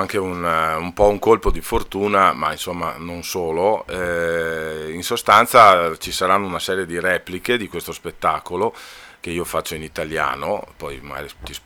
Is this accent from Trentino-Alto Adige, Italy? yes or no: no; Feltre, Veneto, Italy; born there; Io sono nato a Feltre.